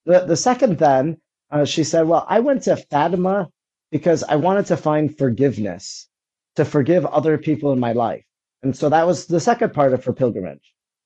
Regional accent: Wisconsin, United States; I'm from Wisconsin.

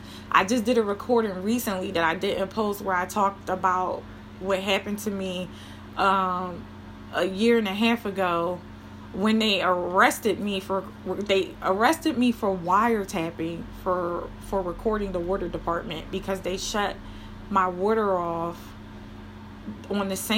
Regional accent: United States; because I'm an American. I believe in freedom. I believe in the ideals of America.

